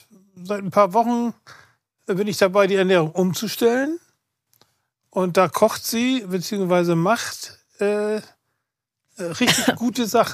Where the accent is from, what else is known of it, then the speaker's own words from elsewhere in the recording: Oldenburg, Lower Saxony, Germany; born there; Ich habe noch meine Freunde in Oldenburg, bin der gebürtige Oldenburger